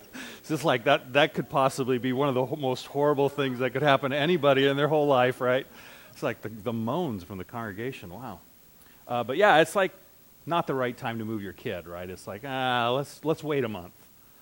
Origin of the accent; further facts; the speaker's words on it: Montebello, California, United States; I grew up in Montebello.